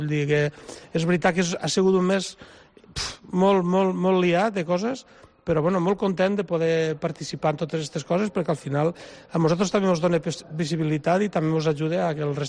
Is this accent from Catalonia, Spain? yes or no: no; Vall d'Alba, Valencian Community, Spain; la que se fa al meu poble i la que se fa al meu mas, on vaig néixer jo, que és la tradicional nostra de la Vall d'Alba i de la Plana Alta